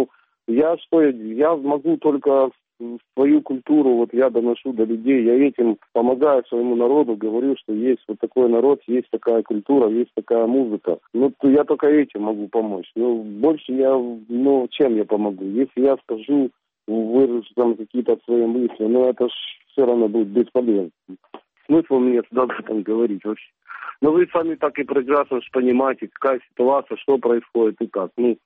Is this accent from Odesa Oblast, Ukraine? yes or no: no; Crimea, Ukraine; also born or lived in Central Asia; я же рос в Средней Азии, и когда мне было уже 7 лет, я уже жил в Крыму